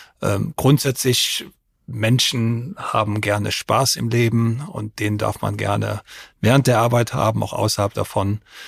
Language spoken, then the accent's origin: German; Mendig, Rhineland-Palatinate, Germany; Ich komme aus der Bierstadt Mendig.